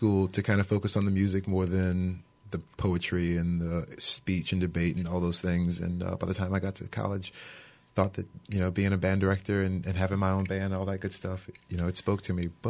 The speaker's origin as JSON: {"language": "English", "town": "Abbeville", "region": "Louisiana", "country": "United States", "tie": "born or raised there", "said": "Abbeville, Louisiana."}